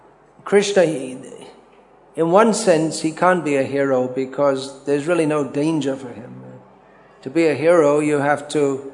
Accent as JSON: {"language": "English", "country": "United Kingdom", "tie": "born or raised there", "said": "I was raised in Britain"}